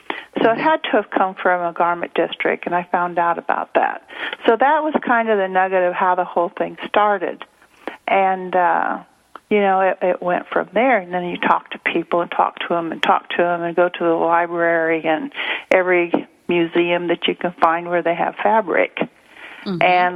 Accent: Peoria, Illinois, United States; And that was a dress factory in Peoria, Illinois. And I grew up around Peoria.

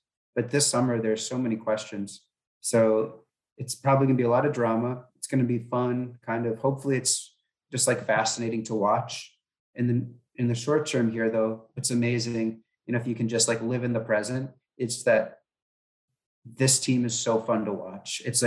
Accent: United States; Well, I'm an American who has nothing to lose

